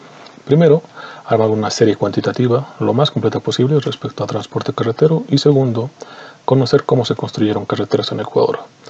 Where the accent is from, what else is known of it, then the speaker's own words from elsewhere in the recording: Bolivia; soy boliviano